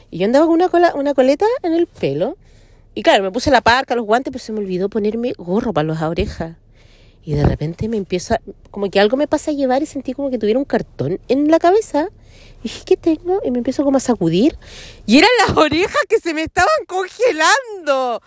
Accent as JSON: {"language": "Spanish", "town": "Santiago", "region": "Santiago Metropolitan Region", "country": "Chile", "said": "yo no vengo del Caribe, yo vengo de Santiago de Chile, una weá que tiene tenía antiguamente cuatro estaciones"}